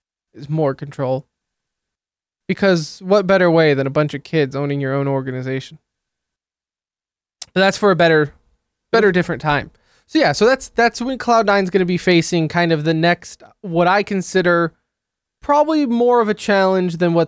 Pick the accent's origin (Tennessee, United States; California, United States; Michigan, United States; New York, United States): Michigan, United States; Detroit; I'm from Detroit, and I don't think about you ever.